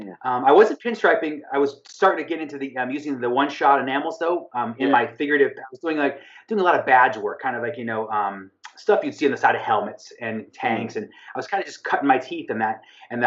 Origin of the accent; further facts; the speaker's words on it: East Coast, United States; And that I didn't know growing up on the East Coast.